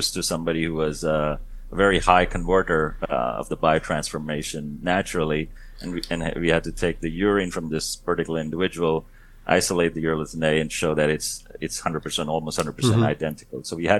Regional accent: India; now even from my home country where I come from, India

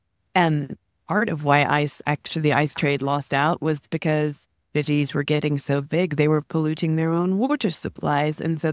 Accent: England, United Kingdom; I grew up in England, forgive me.

